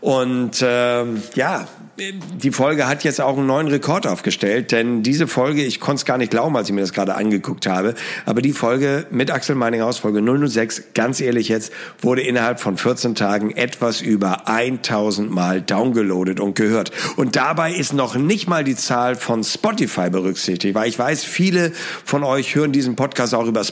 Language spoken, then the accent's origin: German; Hamburg, Germany; Ich komme aus Hamburg, ich lebe nicht in den Alpen und ich bin auch kein Skifahrer